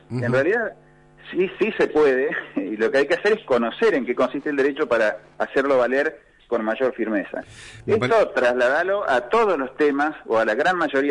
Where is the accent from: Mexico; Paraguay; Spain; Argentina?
Argentina; Río Negro; sabemos todos que somos de Río Negro